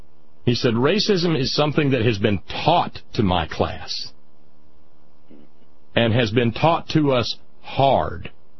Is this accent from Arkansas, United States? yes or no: no; Alabama, United States; I had a buddy a generation ago, and he and I grew up together in Alabama